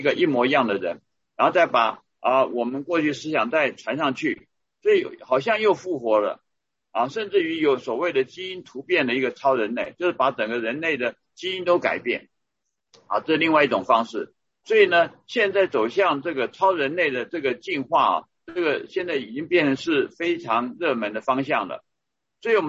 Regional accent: Australia; 计划未来为全国人民植入晶片我是从澳洲来的

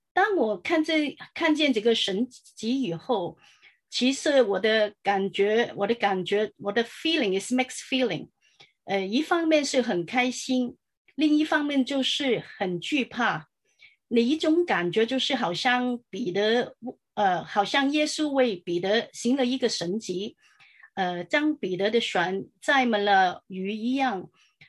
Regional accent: Hong Kong; now in United States; 我是从香港来的，来了美国超过one fourth of the century。我现在是在若歌教会的广东堂服事

